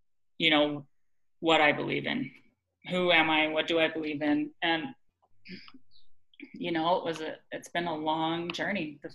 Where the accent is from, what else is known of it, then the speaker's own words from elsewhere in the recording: Cottonwood Heights, Utah, United States; I was raised in Cottonwood Heights, Utah.